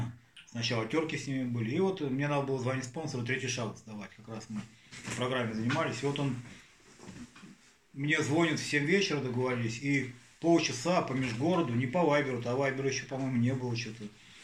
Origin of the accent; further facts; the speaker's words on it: Vitebsk Region, Belarus; born there; И у меня рядом деревня, где я родился, под Оршей